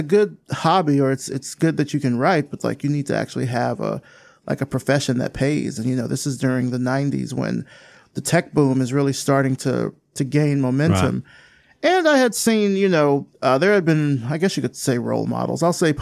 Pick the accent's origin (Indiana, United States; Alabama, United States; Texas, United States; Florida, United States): Alabama, United States; Selma; I'm from Selma, Alabama.